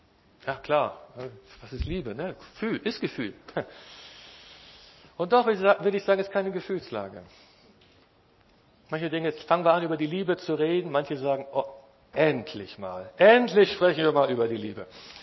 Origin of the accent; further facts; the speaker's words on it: Northern Germany, Germany; er ist ein Süddeutscher, ich bin ein Norddeutscher.